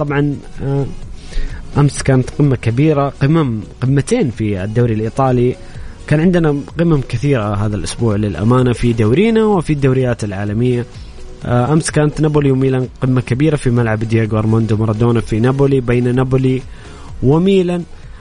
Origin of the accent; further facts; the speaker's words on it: Saudi Arabia; من أجمل لحظاتنا كسعوديين تسجيل الهدف الثاني